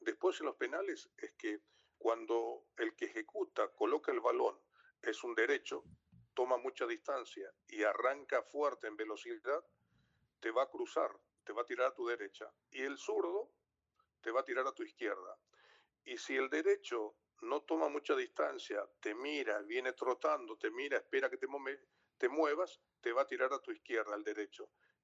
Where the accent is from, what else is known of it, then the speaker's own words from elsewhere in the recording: Paraguay; ese es un problema nuestro por la corrupción que impera en mi país.